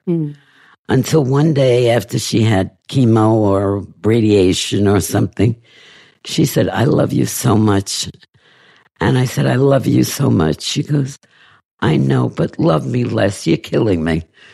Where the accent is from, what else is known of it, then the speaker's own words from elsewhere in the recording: New York, United States; And I'm thinking, I'm a Jew from New York.